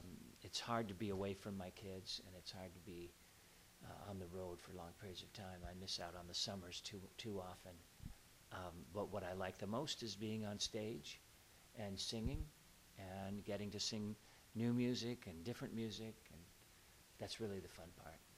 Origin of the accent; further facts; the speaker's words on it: Everett, Washington, United States; born there; I was born in Everett, Washington, which is near Seattle, Washington, many, many years ago.